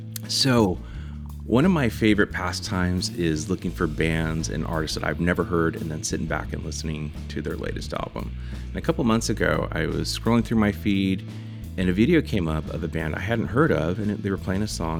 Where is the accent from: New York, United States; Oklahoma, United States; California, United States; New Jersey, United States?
California, United States; Los Angeles; growing up in Los Angeles, anytime there was rainfall, it was like Storm Watch 2024.